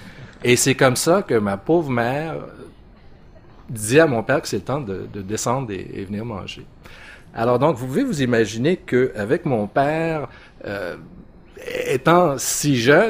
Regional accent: Montreal, Quebec, Canada; born there; Je suis né ici à Montréal, je me considère québécois, canadien, grec, un petit peu des trois, un mélange des trois.

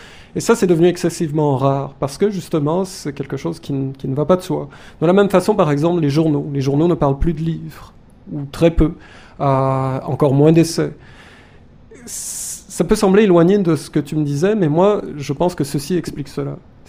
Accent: Quebec, Canada; C'est peut-être vrai dans certaines régions du Québec, mais moi je viens de la Beauce par exemple

